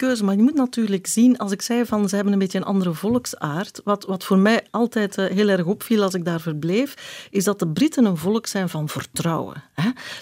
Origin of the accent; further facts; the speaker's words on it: Belgium; Wij als Belgen, als lage landen, hebben daar enorm van geprofiteerd